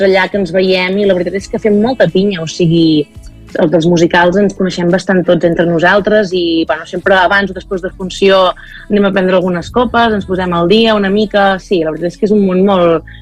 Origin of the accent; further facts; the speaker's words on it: Catalonia, Spain; jo sempre el que he volgut és parlar molt de la Garrotxa de casa meva, no?, i que la gent sàpiga d'on soc i d'on vinc, i donar a conèixer a casa meva.